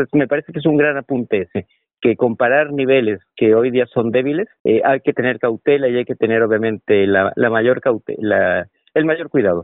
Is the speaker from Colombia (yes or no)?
no; Mexico; now in Chile; yo siendo mexicano